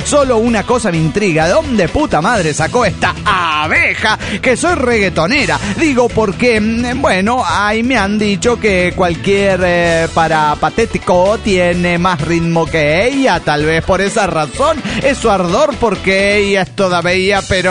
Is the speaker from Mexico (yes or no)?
yes; Mexico City, Mexico; del DF mexicano.